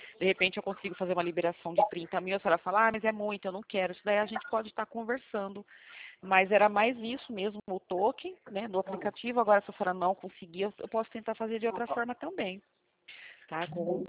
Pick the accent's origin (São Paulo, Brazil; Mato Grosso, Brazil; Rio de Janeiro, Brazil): São Paulo, Brazil; eu sou aqui do estado de São Paulo